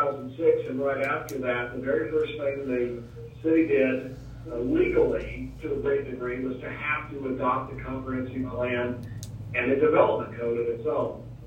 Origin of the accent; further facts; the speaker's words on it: Lebanon, Oregon, United States; my hometown is Lebanon, where I was born and raised, fifth generation Oregonian